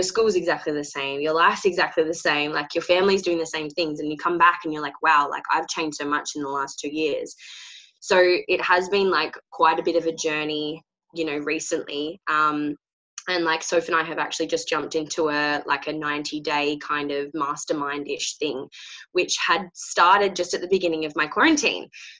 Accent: Perth, Western Australia, Australia; So I'm originally like from Perth, Western Australia.

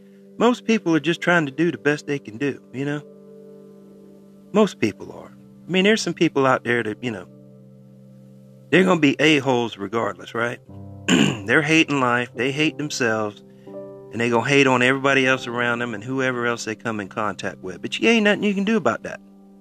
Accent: the South, United States; I'm like, I'm born and raised in the South. I know what bless your heart means.

